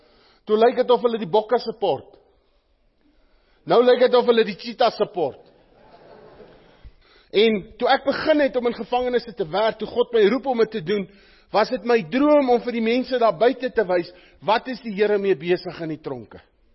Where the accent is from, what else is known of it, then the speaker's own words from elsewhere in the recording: Bloemfontein, Free State, South Africa; Ons is van Bloemfontein af, partij van ons.